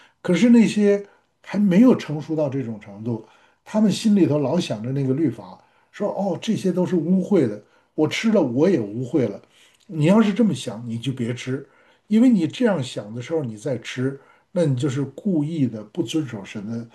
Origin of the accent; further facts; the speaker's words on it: China; 我们中国人都吃猪肉，红烧肉是很多人的 favorite 啊